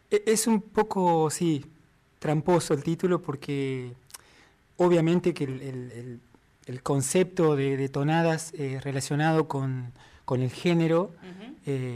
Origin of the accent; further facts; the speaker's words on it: Concarán, San Luis, Argentina; also born or lived in Villa Dolores; Nací en Villa Dolores, sí. Pero por una situación de que mi mamá andaba en esos momentos, tuve que nacer ahí. De todas formas, Villa Dolores y mi pueblo y Concarán, de alguna forma estamos más conectados que inclusive que la capital de San Luis, digamos.